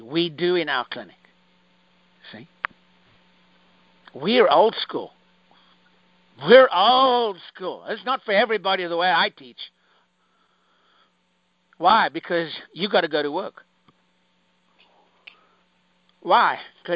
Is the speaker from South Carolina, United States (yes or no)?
yes; Spartanburg, South Carolina, United States; I grew up in South Carolina. I go, South Carolina, Spartanburg. Yeah, I grew up there.